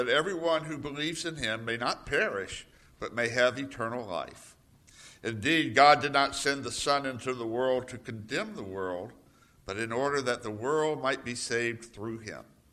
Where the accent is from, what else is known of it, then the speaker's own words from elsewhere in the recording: the South, United States; especially if you go down south where I grew up in the Bible Belt.